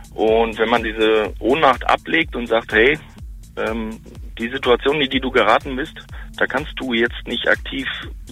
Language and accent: German; North Rhine-Westphalia, Germany; Also ich bin gebürtiger NRWler aus dem schönen Sauerland. Bin in Wahlhesse.